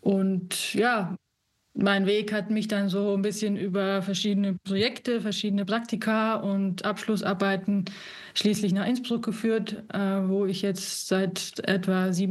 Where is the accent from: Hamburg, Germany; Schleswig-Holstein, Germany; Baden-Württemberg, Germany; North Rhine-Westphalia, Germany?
North Rhine-Westphalia, Germany; Siegen; born there; now in Alps; Ich bin nicht in im Alpenraum geboren, sondern in Nordrhein-Westfalen, in Siegen. Das ist so zwischen Köln und Frankfurt. Und dort haben wir jetzt keine Berge, aber wir haben zumindest Hügel. Das ist eine Mittelgebirgsregion.